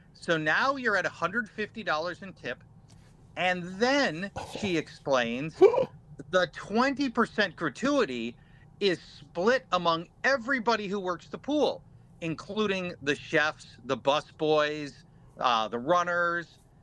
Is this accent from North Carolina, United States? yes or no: no; Minnesota, United States; I'm like, hey, I'm from Minnesota.